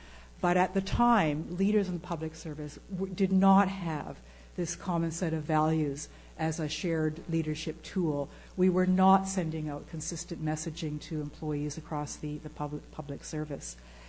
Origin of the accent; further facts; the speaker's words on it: Six Nations, Ontario, Canada; I'm from Six Nations myself.